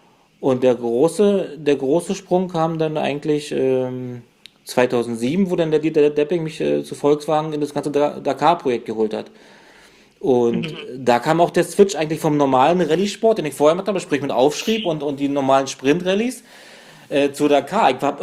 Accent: Brandenburg, Germany; die Ecke, wo ich herkomme, so 100 Kilometer nördlich von Berlin, die war zu DDR-Zeiten schon ziemliche Motorsport-Hochburg.

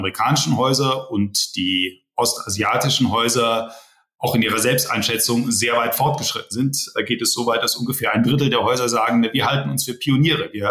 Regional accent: Rhineland, Germany; born there; Ich bin ja eigentlich Rheinländer gebürtig.

